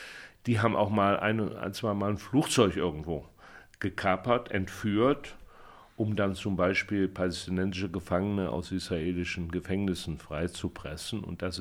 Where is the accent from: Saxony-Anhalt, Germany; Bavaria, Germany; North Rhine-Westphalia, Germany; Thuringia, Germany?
North Rhine-Westphalia, Germany; Cologne; born there; Ich bin aus Köln geboren.